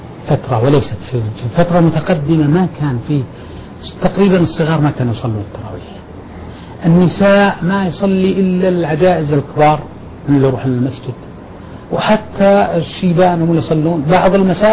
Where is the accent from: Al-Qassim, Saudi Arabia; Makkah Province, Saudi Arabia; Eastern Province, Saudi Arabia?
Al-Qassim, Saudi Arabia; Buraydah; في بريدة وفي أيضا قرية لنا قريبة من